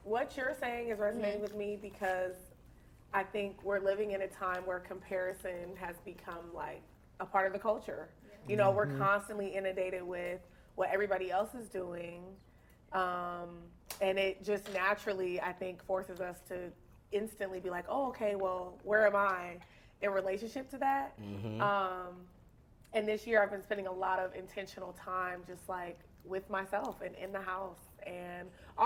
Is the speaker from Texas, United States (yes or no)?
yes; Dallas, Texas, United States; So I am originally from Dallas, Texas.